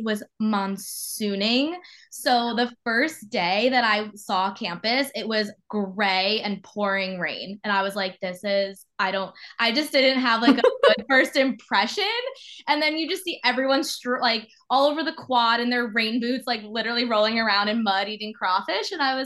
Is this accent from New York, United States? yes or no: yes; New York, United States; So I was, after graduation, I moved back to New York. I'm from New York. I wanted to work in fashion.